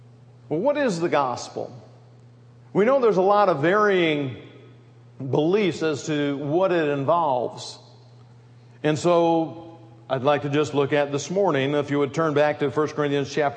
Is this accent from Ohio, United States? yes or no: no; Grand Rapids, Michigan, United States; growing up in Grand Rapids, Michigan, on the west side